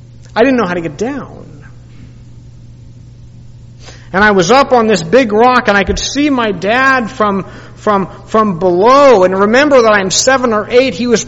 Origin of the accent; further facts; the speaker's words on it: Chatsworth, California, United States; And there was a place in a city called Chatsworth, where my beautiful Julie and I grew up in the San Fernando Valley.